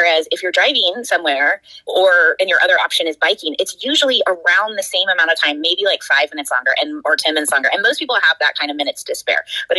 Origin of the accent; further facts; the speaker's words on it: Davis, California, United States; also born or lived in Europe; because I'm originally from Davis, so I had friends who were telling me about that when I moved back to America from Europe